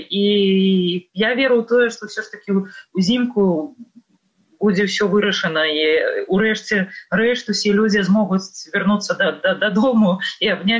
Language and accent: Belarusian; Vitebsk, Vitebsk Region, Belarus; moved away as an adult; now in Vilnius, Lithuania; Я прыехала з Віцебска, і, у прынцыпе, мой выбар, ён быў такі, з аднаго боку ён быў такі складаны